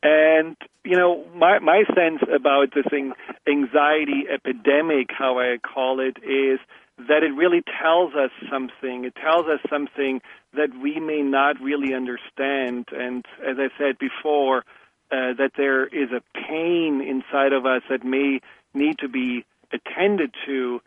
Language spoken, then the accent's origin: English; Germany; accent: German; English is a second language; and what about my English and my German accent, and will people make fun of me?